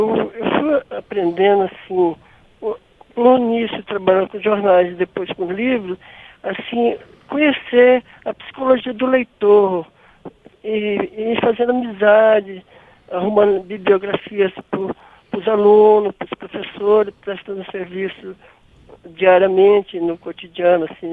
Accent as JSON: {"language": "Portuguese", "town": "Picos", "region": "Piauí", "country": "Brazil", "moved": "yes", "lives_now": "Brasília, Brazil", "said": "Isso, eu sou de Picos do Piauí."}